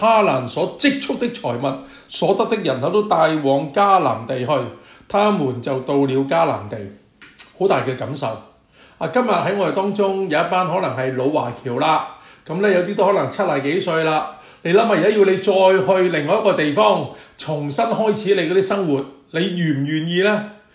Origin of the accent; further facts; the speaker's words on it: Hong Kong; moved away as an adult; 經年過60啦，咁但係咧都要嚟帶去做，我就好深感受啊。喂，我喺香港出生，喺香港長大，喺香港有一定嘅基礎。